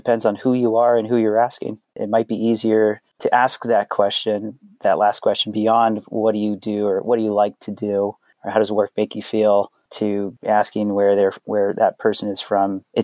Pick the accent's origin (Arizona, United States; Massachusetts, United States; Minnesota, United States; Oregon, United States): Oregon, United States; I'm from Oregon.